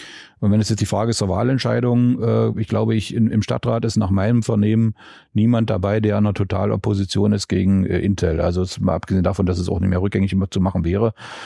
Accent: Magdeburg, Saxony-Anhalt, Germany; Als Magdeburger freut mich das natürlich ganz besonders

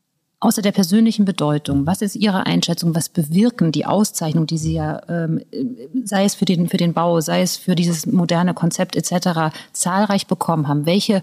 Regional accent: Thuringia, Germany; moved away; Und komme ich ja aus Thüringen

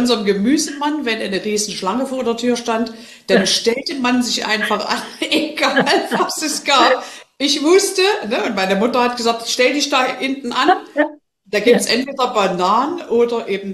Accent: eastern Germany, Germany; ich bin im Osten aufgewachsen und ich war jetzt 5 Jahre im Westen, sage ich mal.

